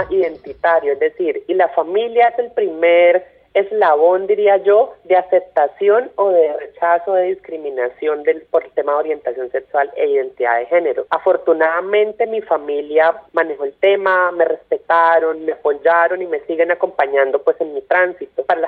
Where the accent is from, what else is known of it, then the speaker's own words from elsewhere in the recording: Curillo, Caquetá, Colombia; soy de Curillo, Caquetá.